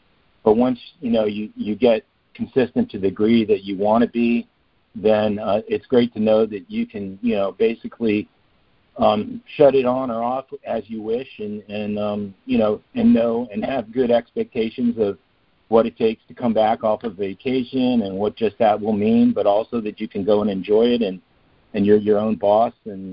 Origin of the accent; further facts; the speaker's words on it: Potomac, Maryland, United States; now in Bradenton, United States; I live here in Bradenton, Florida, I'm not originally from Florida, but lived most of my life here, originally from the D.C. area of Potomac, Maryland.